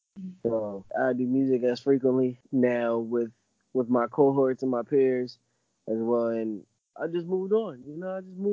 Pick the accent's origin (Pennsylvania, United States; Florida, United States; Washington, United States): Pennsylvania, United States; Philadelphia; I'm from Philadelphia, North Philly, area.